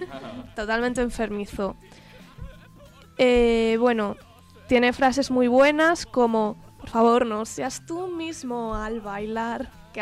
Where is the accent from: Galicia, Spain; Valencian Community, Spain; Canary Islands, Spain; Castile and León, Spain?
Castile and León, Spain; Valladolid; y soy de Valladolid.